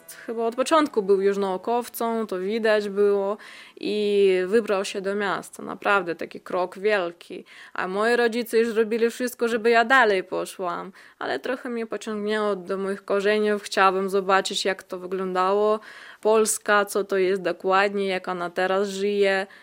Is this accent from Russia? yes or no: yes; Russia; now in Poland; Też jestem Rosjanką, bo wychowana w Rosji i będę Rosjanką zawsze, ale charakter okazało się, przeniósł się przez krew.